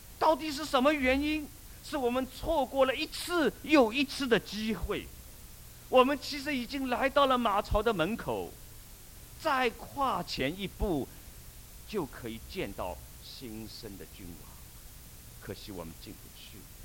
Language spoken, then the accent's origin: Chinese; China; 我们中国人呢有句话：“千里送红鹅毛，礼轻情意重。”